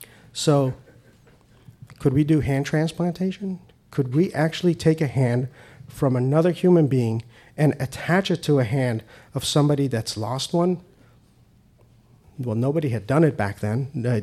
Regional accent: Iran; moved away; I'm Persian. I'm an immigrant from Iran.

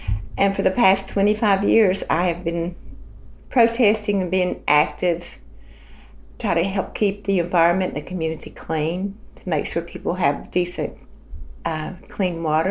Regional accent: Lenoir, West Virginia, United States; I'm from Lenoir, West Virginia. I've lived here for the last 47 years.

